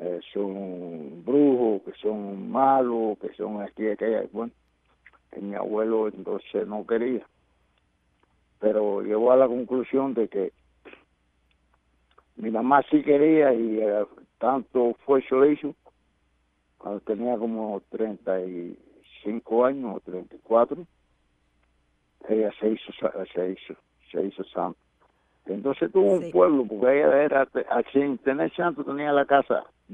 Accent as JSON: {"language": "Spanish", "region": "Matanzas", "country": "Cuba", "tie": "born or raised there", "said": "me encontré con un muchacho de mi pueblo allá de Matanza que se llamaba Héctor, que era también abacuá."}